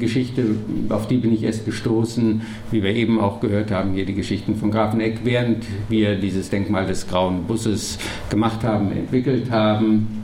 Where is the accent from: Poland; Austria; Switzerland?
Poland; Poznań, Greater Poland; born there; denn mein Geburtsort ist Posen.